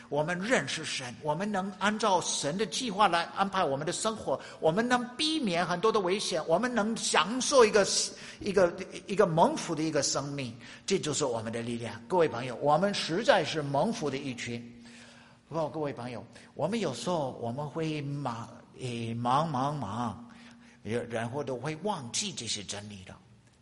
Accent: United States; 我是美国的农业区长大的

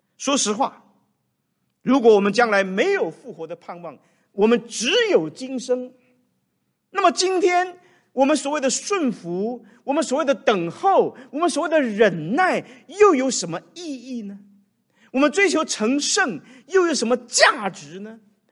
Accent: China; 我常常在想，我们都中国人很喜欢送礼，对不对？

